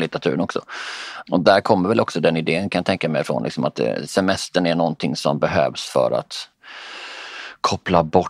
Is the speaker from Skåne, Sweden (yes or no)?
yes; Båstad, Skåne, Sweden; när jag växte upp i Båstad, så i Laholm, Båstad är fortfarande pyttelitet, det är 6000 personer som bor i tätorten Båstad och det är ju 36000 på sommaren, brukar man säga.